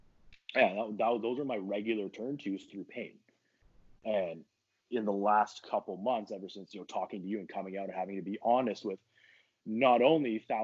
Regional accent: Canada; I'm Canadian.

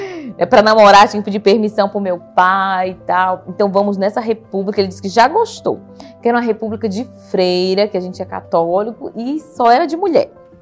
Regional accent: Brasil Novo, Pará, Brazil; E sou de Brasil Novo, sou casada, tenho dois filhos

